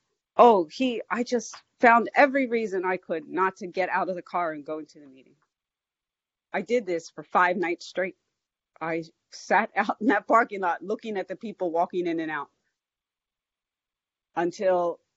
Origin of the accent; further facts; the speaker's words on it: Philadelphia, Pennsylvania, United States; When I was growing up in, I grew up in North Philadelphia, pretty tough little section of town.